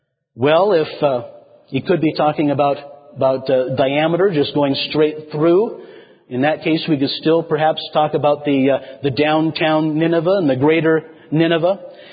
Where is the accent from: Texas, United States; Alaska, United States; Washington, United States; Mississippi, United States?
Washington, United States; Arlington; when I did most of my growing up in Washington State, if you looked on my address, it would say that I lived in Arlington, Washington.